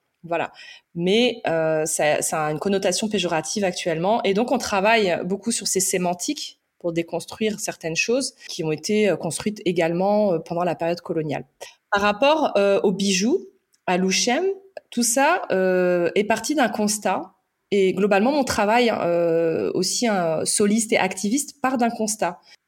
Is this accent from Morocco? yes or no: yes; Morocco; je suis d'une petite tribu, je suis marocaine, mais je ne suis ni Rifaine ni Chelha. Voilà, je suis Zénette.